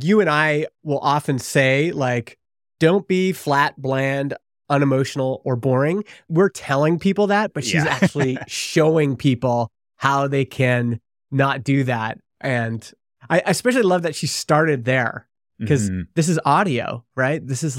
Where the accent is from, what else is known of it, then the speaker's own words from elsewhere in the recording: Vernon, British Columbia, Canada; it's from … my hometown of Vernon, BC.